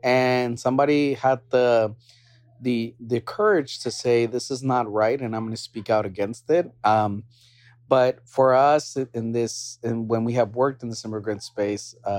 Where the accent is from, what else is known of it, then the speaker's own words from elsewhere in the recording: Texas, United States; So we really, as a Texan, I feel like we've lost faith